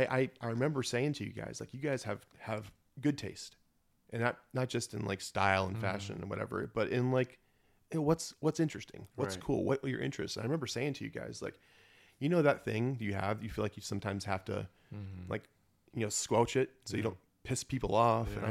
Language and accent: English; Florida, United States; I grew up in Florida. I didn't wear shoes. I lived a mile from the ocean for 17 years of my life.